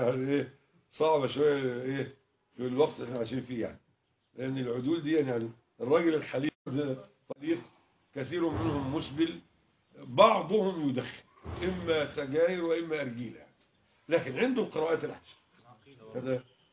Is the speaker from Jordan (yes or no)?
no; Mansoura, Dakahlia, Egypt; كان عندنا في المنصورة